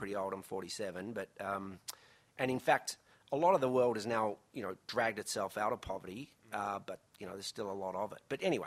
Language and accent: English; Melbourne, Victoria, Australia; I grew up in Melbourne.